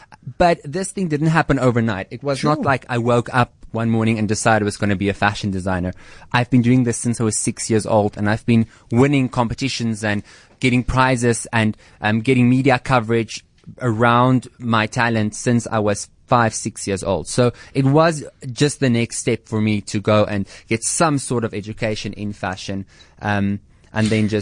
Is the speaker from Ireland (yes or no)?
no; Koster, North West, South Africa; I was always this young farm boy that was making clothes